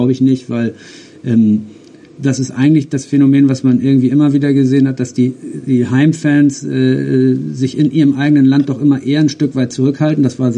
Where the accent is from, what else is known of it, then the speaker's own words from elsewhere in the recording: Germany; wenn wir jetzt als Deutsche auffallen